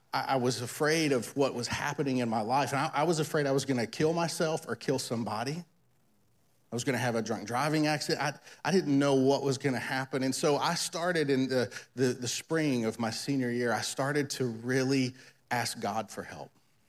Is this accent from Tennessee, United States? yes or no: yes; Tennessee, United States; I grew up in Tennessee where they have moonshine.